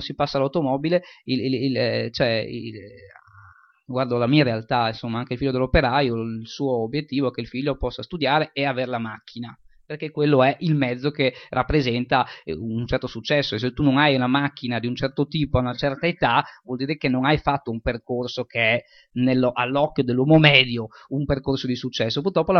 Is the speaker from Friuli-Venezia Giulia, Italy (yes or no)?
yes; Udine, Friuli-Venezia Giulia, Italy; Io, insomma, vengo da Udine, ho vissuto gran parte, nel mio percorso nomade, ho vissuto almeno 12 anni a Udine come residente